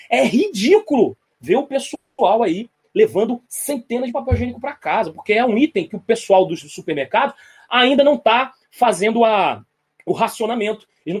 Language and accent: Portuguese; Rio Claro, São Paulo, Brazil; Eu sou de Rio Claro, São Paulo.